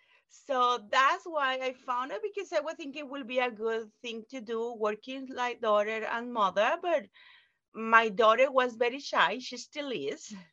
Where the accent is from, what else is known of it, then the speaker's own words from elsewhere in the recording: Mexico; English is a second language; I am from Mexico, so I used to be an architect in there.